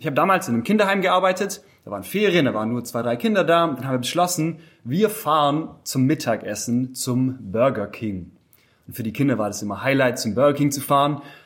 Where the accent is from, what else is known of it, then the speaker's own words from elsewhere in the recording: Metzingen, Baden-Württemberg, Germany; ich komme aus Metzingen.